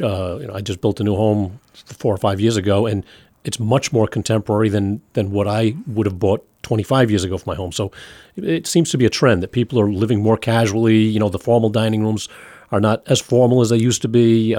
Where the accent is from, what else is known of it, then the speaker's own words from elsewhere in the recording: East Greenwich, Rhode Island, United States; I did. So I grew up in East Greenwich, graduated East Greenwich High School, and actually opened Charahoe Furniture in 1987.